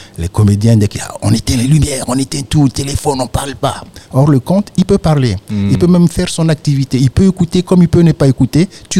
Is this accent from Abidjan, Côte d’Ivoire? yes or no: no; Gagnoa, Gôh-Djiboua, Côte d’Ivoire; accent: Ivorian; Je lui dis, ouais, ça, j'ai un vrai accent ivoirien. Elle me dit, ah, tu viens d'où ? Je lui dis, je viens de Gagnois.